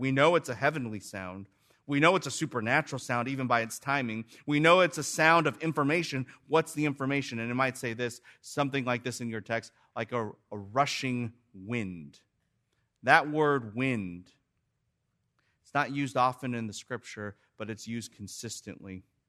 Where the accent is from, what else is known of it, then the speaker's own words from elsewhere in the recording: Midwest, United States; And I was telling all these Californians, because I grew up in the Midwest